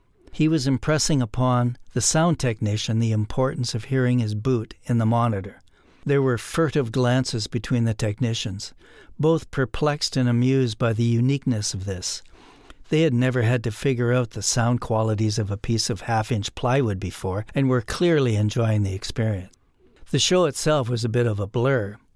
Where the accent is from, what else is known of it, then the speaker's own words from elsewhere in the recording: Sault Ste. Marie, Ontario, Canada; my old friend from my hometown of Sault Ste. Marie